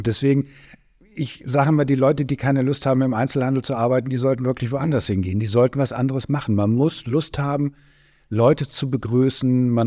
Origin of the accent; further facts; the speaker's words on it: Hamburg, Germany; born there; also born or lived in Stuttgart; Damals haben wir allerdings noch in Stuttgart gelebt. Wir sind zwar Hamburger, sind in Hamburg geboren und Großeltern lebten am Gänsemarkt, aber mein Vater war in der Möbelbranche und zog mit uns durch die Gegend. Deswegen haben wir in Stuttgart gelebt.